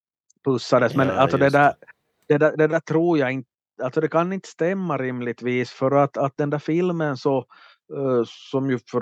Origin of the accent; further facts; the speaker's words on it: Ostrobothnia, Finland; som undervisar i finska i det här svenska österbottnisk skola här i mina hemtrakter